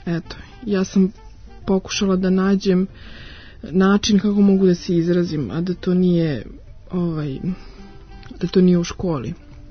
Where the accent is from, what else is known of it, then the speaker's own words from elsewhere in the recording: Ćuprija, Šumadija and Western Serbia, Serbia; born there; u Ćupriji, tamo to je moj rodni grad.